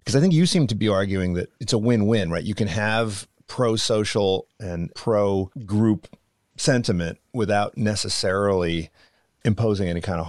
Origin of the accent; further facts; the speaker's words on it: Philadelphia, Pennsylvania, United States; I mean, I'm from Philadelphia, and if somebody shows up with a Dallas Cowboys jacket to the stadium, you know, they would not emerge unscathed.